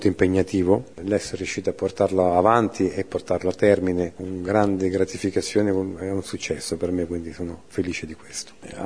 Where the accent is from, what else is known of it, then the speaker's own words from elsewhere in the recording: Sicily, Italy; io sono più a sud di tutti quanti, perché sono siciliano in realtà, perché più a sud di me c'è l'Africa.